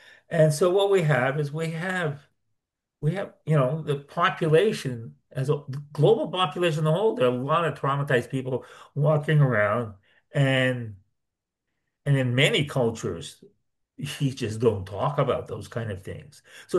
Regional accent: Canada; we're both Canadian, right?

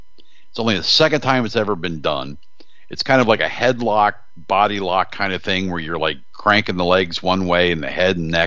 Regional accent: Harrisburg, Pennsylvania, United States; I know Shady McCoy, who's running back for the Patriots from my hometown, Harrisburg, Pennsylvania.

